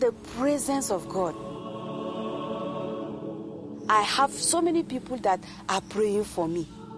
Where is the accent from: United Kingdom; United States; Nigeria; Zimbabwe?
Nigeria; In Nigeria, there are still attacks now, but it has reduced.